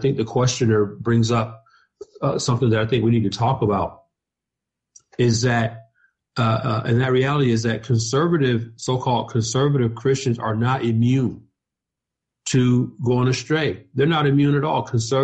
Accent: Atlanta, Georgia, United States; I was a member of Dr. Charles Stanley's church in Atlanta, my hometown, for 23 years.

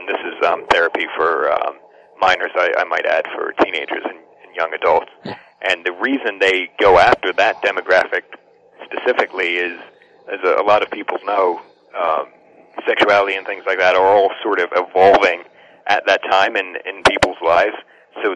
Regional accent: New Jersey, United States; they did this in my home state of New Jersey, out of all places

